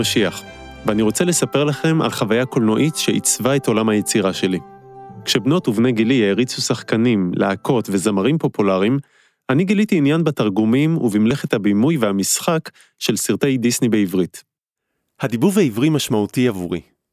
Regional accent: Petah Tikva, Central District, Israel; גדלתי במרכז הארץ בשנות ה-80 וה-90. פתח תקווה אומנם עיר גדולה, אבל בשבילי המקום היה די משעמם.

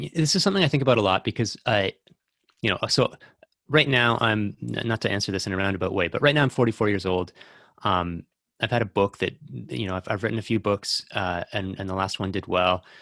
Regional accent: Canada; I'm Canadian

